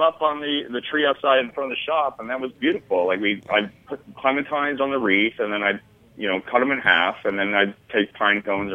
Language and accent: English; Brooklyn, New York, United States; I'm from Brooklyn.